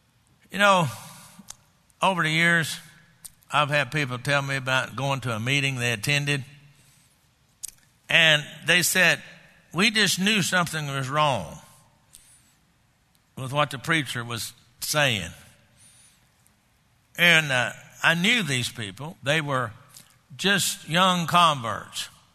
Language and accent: English; Texas, United States; I grew up in Texas. That's the way we talk.